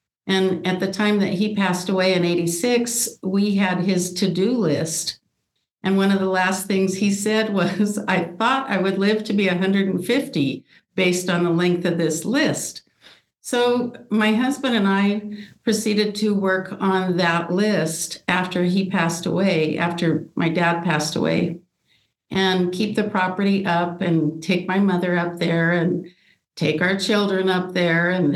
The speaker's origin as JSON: {"language": "English", "region": "New Mexico", "country": "United States", "tie": "born or raised there", "also_born_or_lived": "Iowa", "said": "We moved here from Iowa in 1957. I was a small child at that time. So all of my memories are of northern New Mexico."}